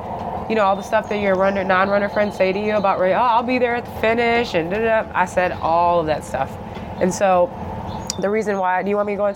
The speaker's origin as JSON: {"language": "English", "town": "Gary", "region": "Indiana", "country": "United States", "tie": "born or raised there", "moved": "as an adult", "said": "So I claim Gary, Indiana. It's my hometown. That's where I'm from. I still have family there."}